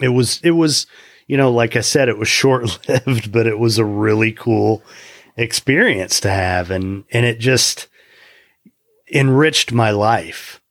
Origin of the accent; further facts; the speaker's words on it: Indiana, United States; now in Palm Beach County, United States; So I grew up in Indiana, and I've been in Florida for 24 years now.